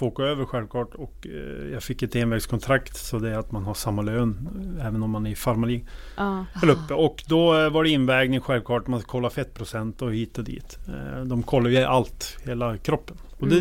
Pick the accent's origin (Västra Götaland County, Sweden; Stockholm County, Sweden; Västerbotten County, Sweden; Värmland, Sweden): Västerbotten County, Sweden; Skellefteå; 2015 tog jag hjälp då med på ätstörningskliniken hemma i Skellefteå